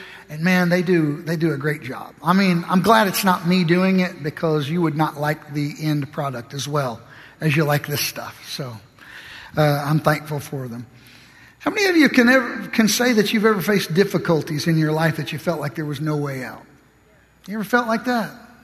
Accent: the South, United States; Well, I was from the South. I'd seen the South.

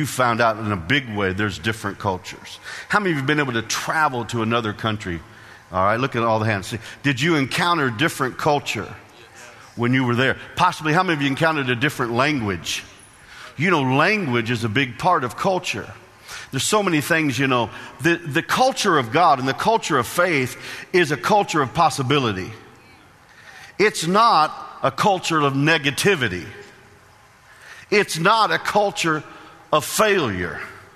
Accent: Illinois, United States; I grew up in Illinois, so the border states, you have to dig them.

